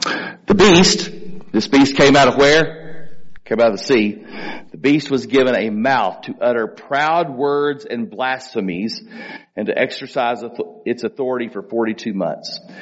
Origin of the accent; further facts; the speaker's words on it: Tulia, Texas, United States; As much as I love my hometown of Tulia, Texas, right?